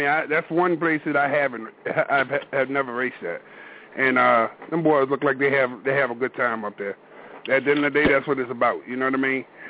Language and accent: English; Virginia, United States; I'm from Virginia. I can be in Maryland in like 30 minutes.